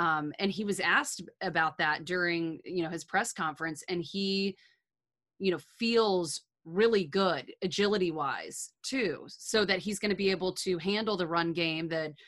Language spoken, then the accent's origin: English; Alabama, United States; Get the pork sandwich because I'm from Alabama and all I think about is barbecue.